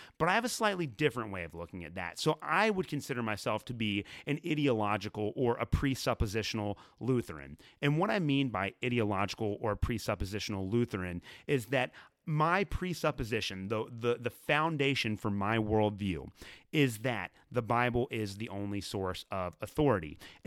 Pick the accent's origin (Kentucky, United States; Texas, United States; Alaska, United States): Kentucky, United States; or how I pronounce that since I'm from Kentucky.